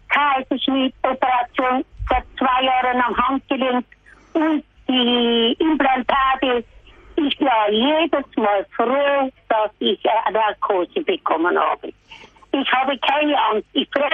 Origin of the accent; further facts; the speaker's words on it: Saltendorf, Bavaria, Germany; ich bin aus Saltendorf, das ist die Gemeinde Wernberg-Köblitz.